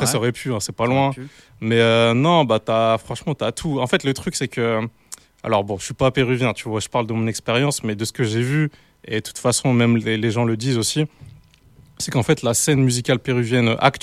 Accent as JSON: {"language": "French", "town": "Villeneuve-d'Ascq", "region": "Hauts-de-France", "country": "France", "said": "je suis de Villeneuve d'Ascq, donc juste à côté de Lille, quartier de la Cousinerie, mais originaire de Madagascar et aussi j'ai vécu au Pérou là, il y a 2 ans maintenant"}